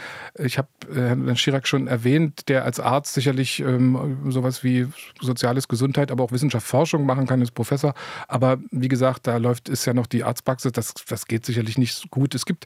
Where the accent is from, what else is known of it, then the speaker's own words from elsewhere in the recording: Brandenburg, Germany; weil bei uns in Brandenburg ist die Chefin der Staatskanzlei auch eine Ministerin.